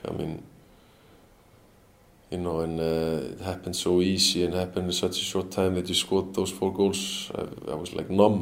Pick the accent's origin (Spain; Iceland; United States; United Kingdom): Iceland; Selfoss, Southern Region; Even though if Malmö are playing against my, like, Selfoss, my hometown club, they would like struggle scoring 4 goals in like 20 minutes.